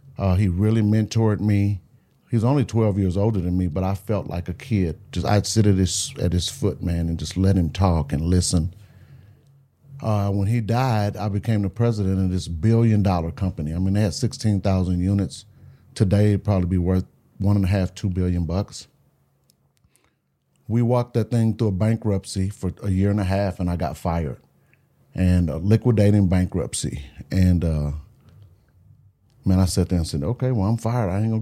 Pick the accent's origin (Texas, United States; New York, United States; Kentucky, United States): Texas, United States; Beaumont; also born or lived in Houston / Amarillo; now in Dallas, United States; I grew up in Beaumont, Texas, so east of Houston, down on I-10. But I got it out of there as quick as I could and lived in Houston for a while, Amarillo, Texas for a while, and now Dallas